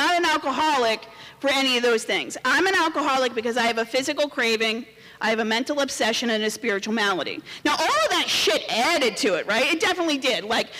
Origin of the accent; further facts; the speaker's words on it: New Jersey, United States; I'm one of five kids. I grew up in Essex County, New Jersey.